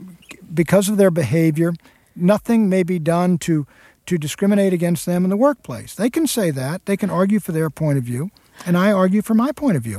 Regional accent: Washington, District of Columbia, United States; I grew up in Washington, D.C., and we didn't have a vote for a mayor or student council or a Congress or anything.

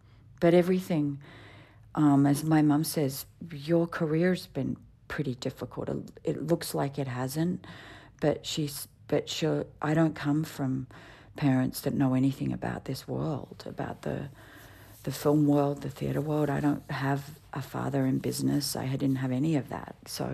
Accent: United States; born there; I was born on American soil, but my parents are both Australian.

